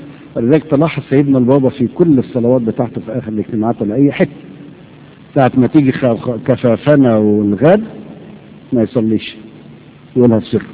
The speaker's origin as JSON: {"language": "Arabic", "region": "Beheira", "country": "Egypt", "said": "أنا بتشرف إن أنا من البحيرة نفسها، يعني فخر كبير ليا وشرف إن أنا من البحيرة"}